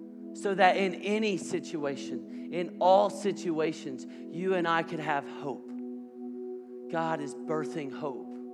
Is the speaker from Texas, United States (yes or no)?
yes; Texas, United States; Louis talked about my hometown last week. Dry desert land in the panhandle of Texas.